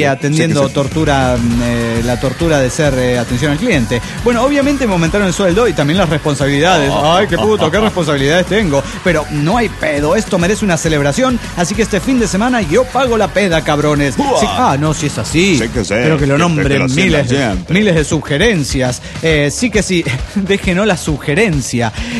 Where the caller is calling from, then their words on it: Coatzacoalcos, Veracruz, Mexico; de Coatzacoacos, de Veracruz, México.